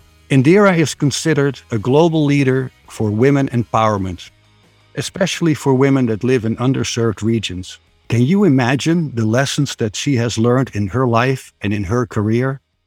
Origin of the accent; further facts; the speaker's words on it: Netherlands; now in Arizona, United States; I'm originally from the Netherlands, happily residing in the beautiful Grand Canyon state of Arizona in the United States.